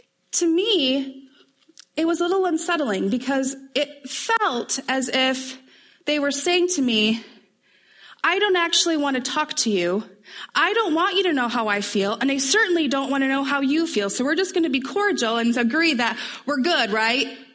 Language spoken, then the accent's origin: English; Michigan, United States; moved away as an adult; now in Grand Rapids, United States; I moved here about 13 years ago, so I've been here for a while now. But for the first year or two, it was a scary place to be in Grand Rapids. We're from a really, really, really small town in northern Michigan.